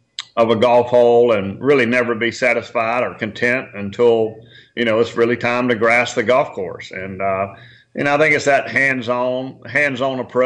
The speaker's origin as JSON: {"language": "English", "region": "South Carolina", "country": "United States", "tie": "born or raised there", "said": "which is very similar to the work ethic that I was raised in South Carolina."}